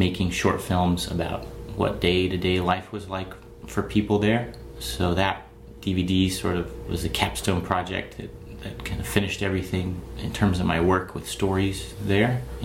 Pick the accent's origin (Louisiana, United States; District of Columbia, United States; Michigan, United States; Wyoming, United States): Wyoming, United States; Worland; also born or lived in Taipei, Taiwan; Well, I was born and raised in Worland, Wyoming, small town of about 5,000 people.